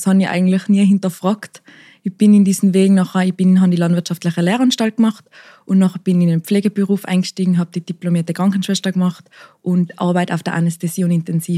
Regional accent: Imsterberg, Tyrol, Austria; Also ich komme aus einem kleinen Dorf in Tirol, Imsterberg, und darf mit meiner Familie da den Bergbauernhof betreiben.

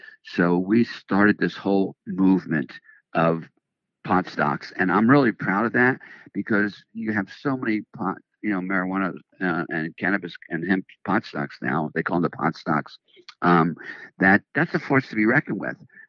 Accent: Florida, United States; moved away as an adult; also born or lived in California; Prior to that, I grew up in Florida, which is where I was coming in. When it got too crazy there with the cocaine cowboys, I moved my organization to California

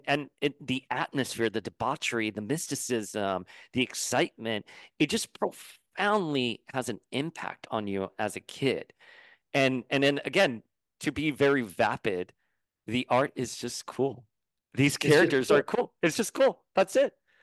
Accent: Miami, Florida, United States; Again, I grew up on Calle Ocho in Miami, right?

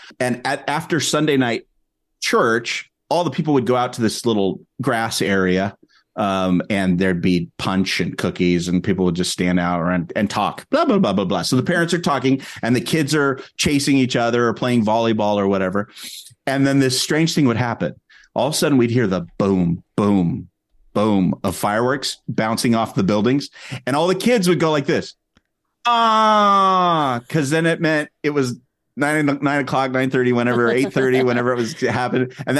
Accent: Placentia, California, United States; My elementary school years were spent in Placentia, which is just the next town over from Anaheim. My the church I grew up at is on South Avenue and Sunkist. And I went to junior high in Anaheim.

